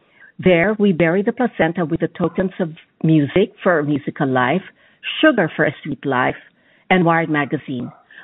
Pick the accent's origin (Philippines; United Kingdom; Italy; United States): Philippines; As a Filipino immigrant, someone who is not native to this country, my relationship to the land of my birth is very different to the land I have acquired by choice.